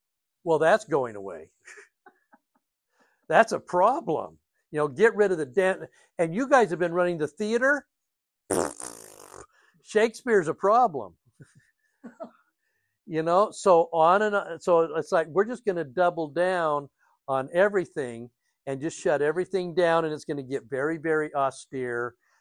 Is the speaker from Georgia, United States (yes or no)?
no; Layton, Utah, United States; we've always known growing up in Layton that we were better than Bountiful Centerville.